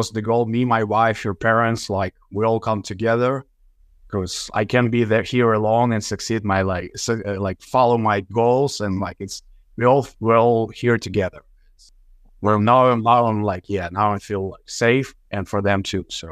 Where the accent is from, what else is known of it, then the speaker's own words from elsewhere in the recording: Kyiv, Ukraine; No, sir. I'm from Kyiv, Ukraine. From Kyiv, Ukraine, the capital of Ukraine, the biggest country in Europe.